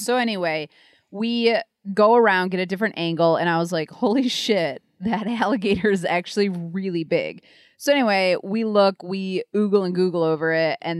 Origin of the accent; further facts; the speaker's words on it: Michigan, United States; We're born and raised in Michigan, and Court has never really left Michigan.